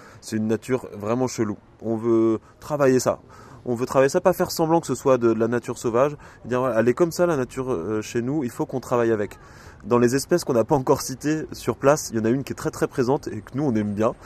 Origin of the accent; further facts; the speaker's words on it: France; Moi, je viens des bords de Loire à l'origine et je rêvais de la Loire tout le temps, tout en habitant sur l'île Saint-Denis